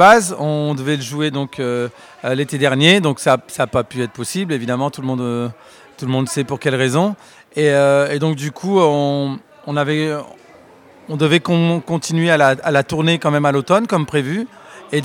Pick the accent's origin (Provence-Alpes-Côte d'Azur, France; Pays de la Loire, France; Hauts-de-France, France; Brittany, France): Hauts-de-France, France; Roubaix; moved away as an adult; now in Bergerac, France; Un ch'ti, aujourd'hui expatrié en Dordogne, en Périgord, au pays de Cyrano. J'habite Bergerac, mais je suis né, j'ai grandi à Roubaix, voilà, ville ouvrière, prolétaire, dans la métropole lilloise, et j'y suis resté pendant 35 ans.